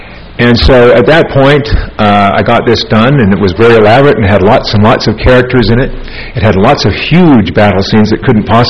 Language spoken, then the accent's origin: English; Salt Lake City, Utah, United States; I grew up in Salt Lake City. I come from a very prominent Jewish family and a very prominent and a reasonably strong LDS family. And that's my mother's side. And the other side, Greek Orthodox and Mormonism.